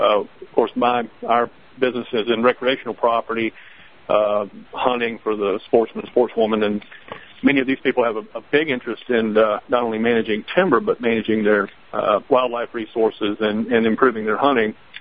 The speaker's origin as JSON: {"language": "English", "region": "Georgia", "country": "United States", "tie": "born or raised there", "said": "especially being from, I grew up in Georgia, I live in Georgia"}